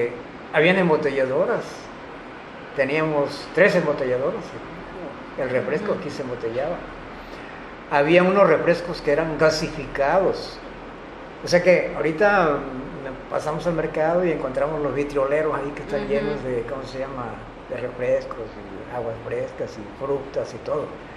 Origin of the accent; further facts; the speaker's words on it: Mazatlán, Sinaloa, Mexico; born there; now in Matías Romero, Mexico; yo nací en Mazatlán, no nací aquí en Matías